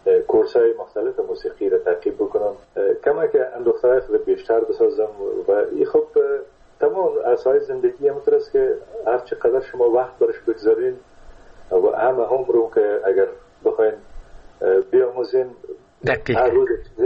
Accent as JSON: {"language": "Persian", "region": "Kunduz", "country": "Afghanistan", "tie": "born there", "said": "در قندوز در اون زمانی که ما به دنیا آمدم، تازرم در اسپینزر قندوز مصروف ایفای وظیفه بوده و در اون زمان البته تا سنای 3 سالگی را ما در قندوز بودیم"}